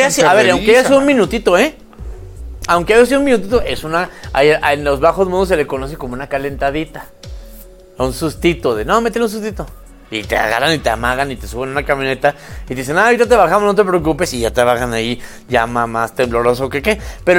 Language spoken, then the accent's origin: Spanish; Mexico; nosotros como mexicanos tenemos que tragarnos